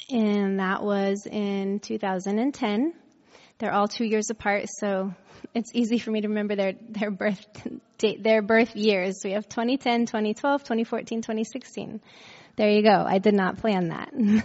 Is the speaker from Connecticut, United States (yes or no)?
no; Florida, United States; So a little bit more about myself. I grew up in Florida, went to Southern Adventist University, studied religious studies and biology, moved on from there and went to Loma Linda.